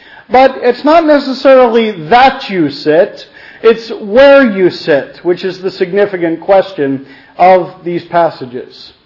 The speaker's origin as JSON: {"language": "English", "town": "Reading", "region": "Pennsylvania", "country": "United States", "said": "We come from Reading, Pennsylvania."}